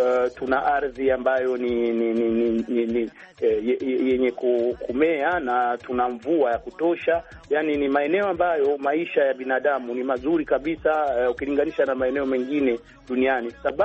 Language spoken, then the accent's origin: Swahili; Burundi; kile ambacho kinataka kufanyika kule nyumbani kwetu, kule Burundi